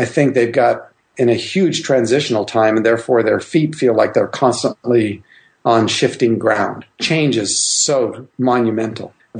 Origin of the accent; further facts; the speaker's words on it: Indonesia; also born or lived in Canada; I'm Canadian born, grew up in Indonesia, dual citizen now.